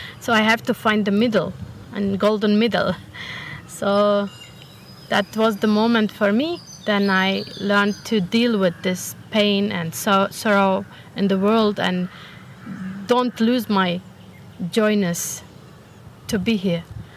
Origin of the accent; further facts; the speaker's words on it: Turkey; English is a second language; now in Germany; a country where I grew up, that was Turkey.